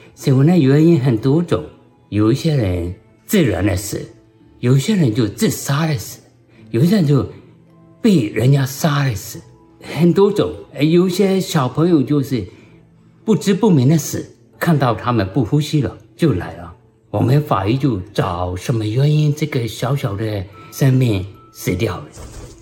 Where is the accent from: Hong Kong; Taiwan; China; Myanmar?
Myanmar; moved away as an adult; now in Los Angeles, United States; 现在工作在洛杉矶县的法医。我到美国1997年，